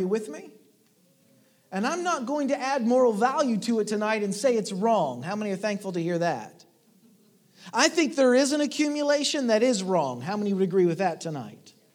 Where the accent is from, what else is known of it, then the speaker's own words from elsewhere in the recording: West Virginia, United States; Now, I grew up in Appalachia. I was born and raised not in Virginia, but in West Virginia.